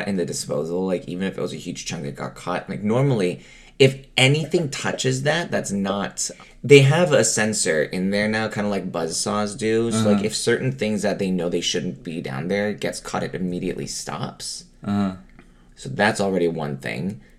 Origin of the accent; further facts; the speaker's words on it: China; I know these things and I grew up in China.